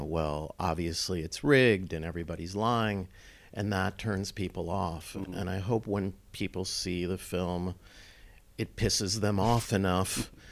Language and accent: English; United States; obviously as an American, when you watch the movie